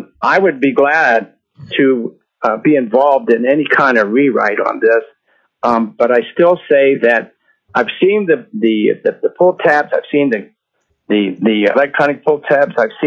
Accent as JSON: {"language": "English", "town": "Anchorage", "region": "Alaska", "country": "United States", "said": "I'm from Anchorage. I've been a resident for the last 40 years."}